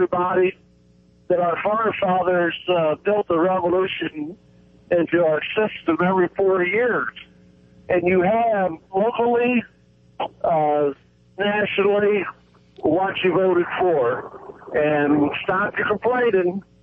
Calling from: Rolla, Missouri, United States; in Rolla.

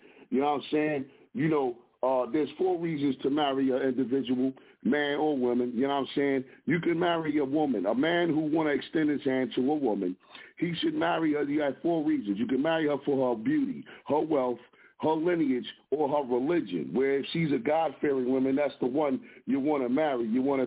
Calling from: Philadelphia, Pennsylvania, United States

